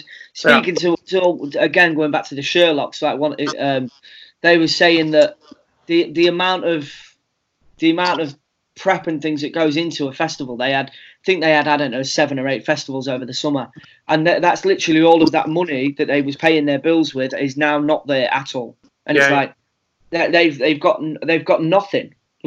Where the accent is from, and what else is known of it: United Kingdom